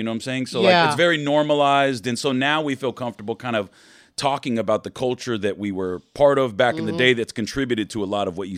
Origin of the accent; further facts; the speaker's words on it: Whittier, California, United States; I grew up in Whittier, you know, during the house party days.